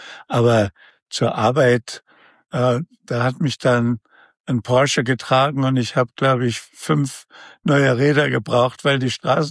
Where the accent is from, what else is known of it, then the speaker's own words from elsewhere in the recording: Saxony, Germany; Und das für mich als Sachse, ja, der, sagen wir mal, diese Radebeul und so weiter